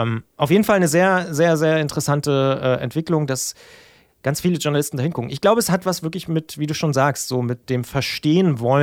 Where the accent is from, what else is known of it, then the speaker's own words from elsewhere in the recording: Brandenburg, Germany; da muss ich als Ostdeutscher, um jetzt mal dein Bild aufzugreifen, der aus Brandenburg kommt